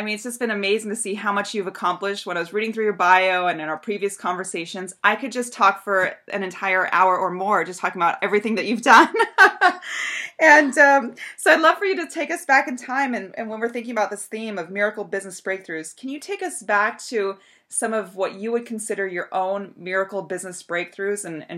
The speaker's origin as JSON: {"language": "English", "country": "Japan", "tie": "born or raised there", "said": "I was born and raised over in Japan, and when I would fly to the United States, we'd fly, you know, Tokyo, San Francisco"}